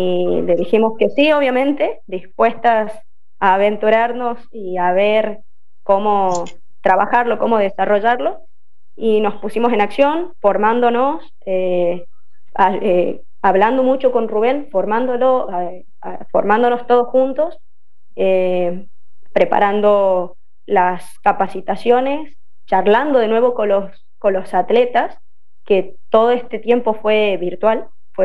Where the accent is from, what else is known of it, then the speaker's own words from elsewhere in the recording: Tucumán, Argentina; de Tucumán, soy profesora de educación física.